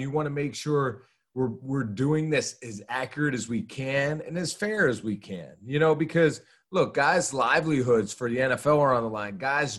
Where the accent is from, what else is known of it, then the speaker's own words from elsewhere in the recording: Pittsburgh, Pennsylvania, United States; because I'm from Pittsburgh